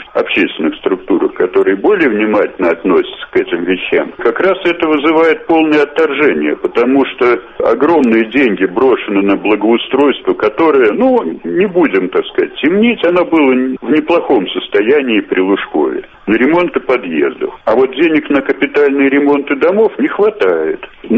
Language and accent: Russian; Moscow, Russia; Лично моя жизнь как москвича, пожалуй, не изменилась